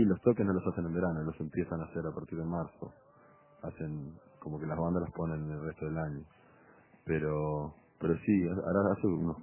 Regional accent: Uruguay; also born or lived in Europe / United States; Somos uruguayos, pero bueno, en mi caso viví muchos años afuera.

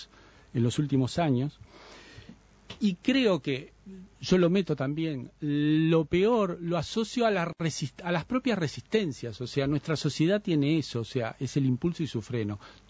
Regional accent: Uruguay; como uruguayo

